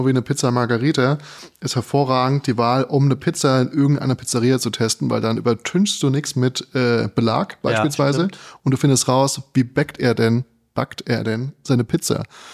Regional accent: Darmstadt, Hesse, Germany; Genau, ich bin aus Darmstadt und die Kulinarik ist da nicht so richtig vorangeschritten.

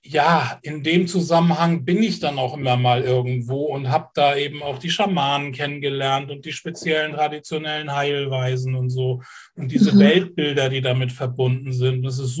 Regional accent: Kiel, Schleswig-Holstein, Germany; Ich bin Kieler

